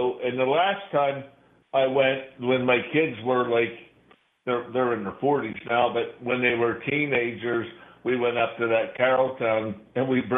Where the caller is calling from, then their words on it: Altoona, Pennsylvania, United States; from Altoona.